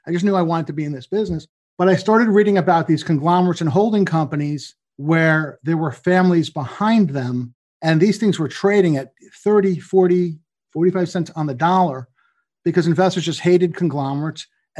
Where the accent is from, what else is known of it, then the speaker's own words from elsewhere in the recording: New York, United States; I'd never been outside the US. I grew up in New York and Long Island. I went to school in Boston. I had this job in New Jersey